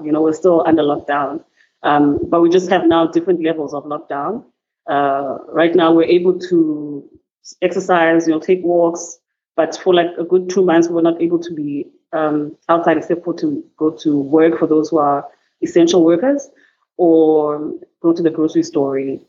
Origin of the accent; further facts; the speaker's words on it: Cape Town, Western Cape, South Africa; from Cape Town, who was born and bred in Cape Town, but I've worked in Johannesburg